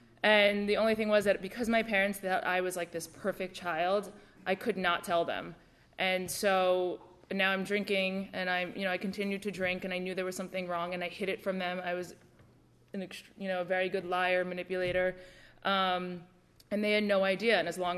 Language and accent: English; New York, United States; I grew up in Westchester, in a really nice town.